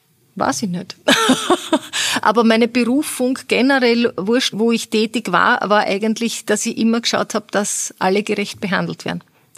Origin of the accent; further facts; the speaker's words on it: Vienna, Austria; born there; now in Feldkirch, Austria; ich bin gebürtige Wienerin und vor 3 Jahren und ein bisschen was mit meinem aus Feldkirch stammenden Mann von Wien nach Feldkirch gezogen.